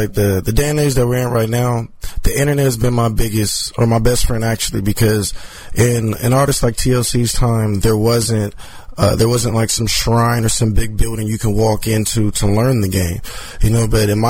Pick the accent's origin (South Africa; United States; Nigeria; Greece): United States; Los Angeles, California; now in Los Angeles, United States; I'm actually from South Central Los Angeles, Jefferson and Fifth Ave. I grew up rolling down Crenshaw on my weekends, you know, hanging out, getting involved in everything that's a part of L.A.